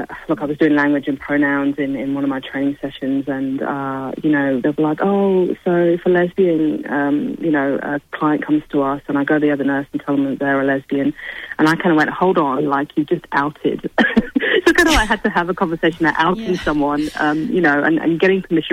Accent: England, United Kingdom; and I'm English, so I had to put a fellow countryman in there.

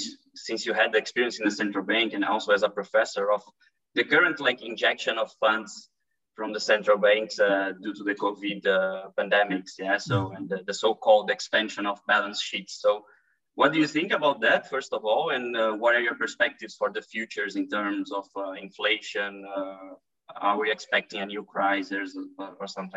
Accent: Brazil; English is a second language; from Brazil.

